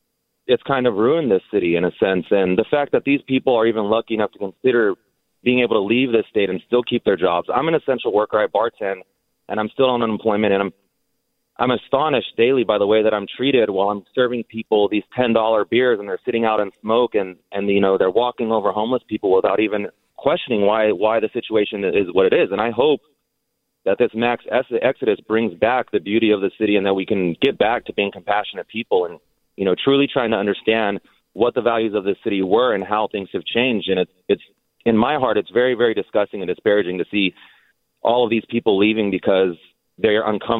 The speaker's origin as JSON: {"language": "English", "region": "California", "country": "United States", "lives_now": "San Francisco, United States", "said": "I've been in San Francisco for almost 15 years. I'm from the Central Valley. I grew up really, really poor."}